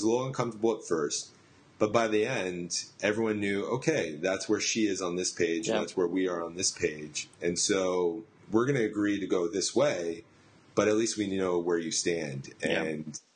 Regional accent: New Jersey, United States; so I'm from North Jersey, right outside of New York City

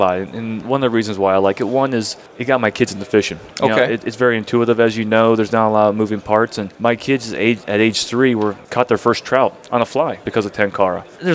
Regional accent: Germania, Pennsylvania, United States; So I basically grew up in the Pennsylvania-New York border in a small town called Germania. So it's in the middle of nowhere.

